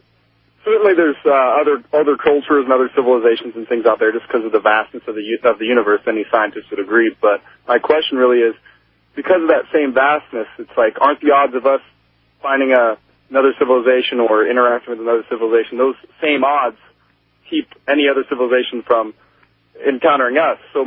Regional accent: Redding, California, United States; I'm from Redding, California.

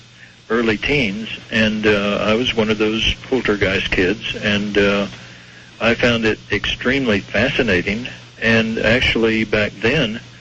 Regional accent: Texas, United States; I was raised in East Texas, and, you know, if the preacher says it, then God said it, too.

